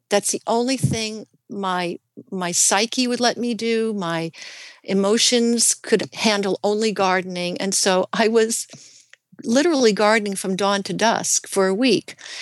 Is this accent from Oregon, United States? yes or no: yes; Portland, Oregon, United States; Good Samaritan Hospital in Portland, Oregon. Now, what are the chances that what I needed was right in my hometown?